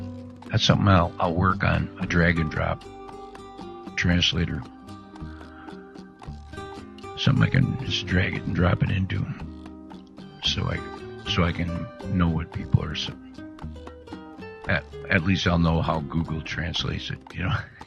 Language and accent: English; United States; The only language I know is English, and I don't even know that very well. You know, I grew up in the United States